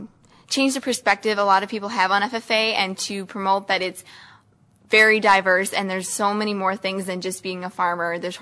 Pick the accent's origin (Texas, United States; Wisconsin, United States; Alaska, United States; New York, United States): Wisconsin, United States; Cashton; Yes, I'm from Cashton. I've grown up on a small organic dairy farm right outside of Cashton. I come from a family of 5 kids